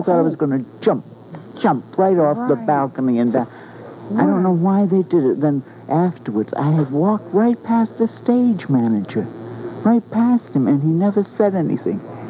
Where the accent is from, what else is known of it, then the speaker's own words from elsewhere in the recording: Boston, Massachusetts, United States; But they hadn't fired me, and I was playing in my hometown in Boston.